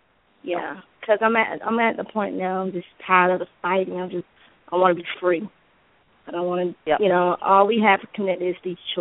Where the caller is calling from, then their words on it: Georgia, United States; Hi, this is … from Georgia.